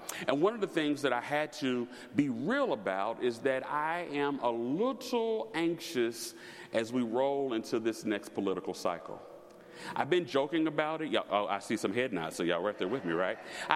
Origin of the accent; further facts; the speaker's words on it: the South, United States; But I told you I'm from the South, so I don't like just drive-through food.